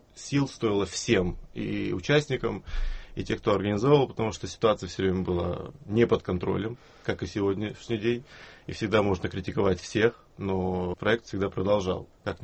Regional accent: Russia; Ну, я родился в России, я жил в России, был иностранцем и в России, и в Сирии.

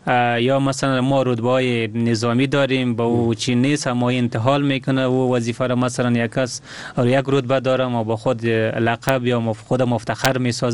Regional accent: Afghanistan

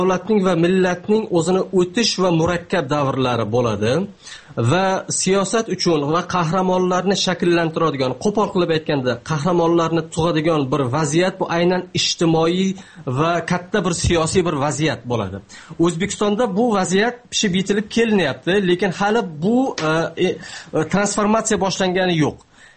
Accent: Tajikistan; Men O'zbekistondan emasman, aka Tojikistondanman.

